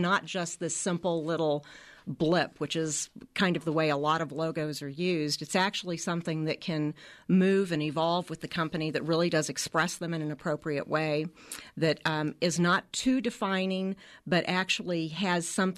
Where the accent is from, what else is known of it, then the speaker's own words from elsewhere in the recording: Santa Fe, New Mexico, United States; also born or lived in Texas; I first moved to Santa Fe with my parents in 1960. So I was born in Texas. I'm not a native New Mexican, but I sort of consider myself one because my heart is here and always has been.